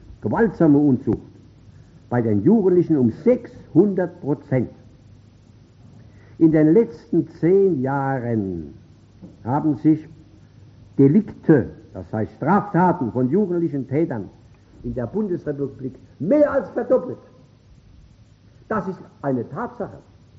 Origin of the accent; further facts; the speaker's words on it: Germany; denn wir sind Deutsche